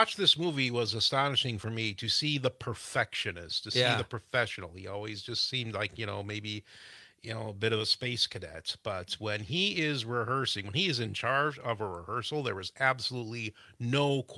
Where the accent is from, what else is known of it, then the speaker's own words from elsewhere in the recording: Gays Mills, Wisconsin, United States; I'm from Gays Mills.